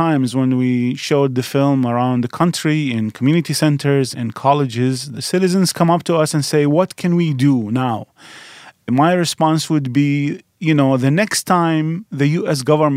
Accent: Iraq; now in United States; So not only because I come from Iraq, but because now I'm a U.S. citizen

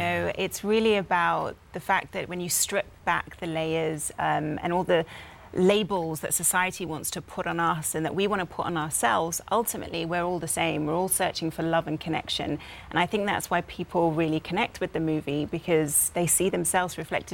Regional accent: United Kingdom; You know, I didn't grow up in Liberty City in Miami. I'm British.

